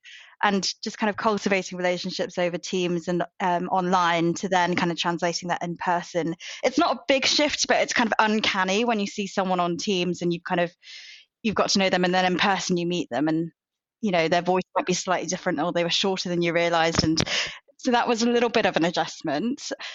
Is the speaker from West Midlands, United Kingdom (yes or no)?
yes; Birmingham, West Midlands, United Kingdom; also born or lived in London; where I grew up in Birmingham and London.